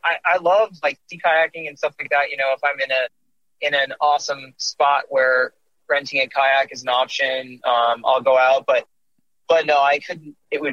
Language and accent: English; Madison, Wisconsin, United States; born there; Well, so I was born in Madison, Wisconsin, and I traveled quite a bit with my family as a young kid